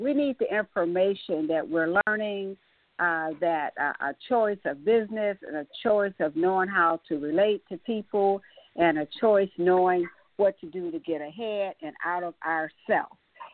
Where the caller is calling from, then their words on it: Texas, United States; from Texas